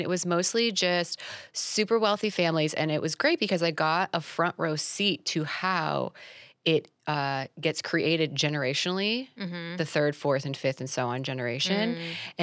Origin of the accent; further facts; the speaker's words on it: Florida, United States; I'm from South Florida. So the clothing store was in South Florida.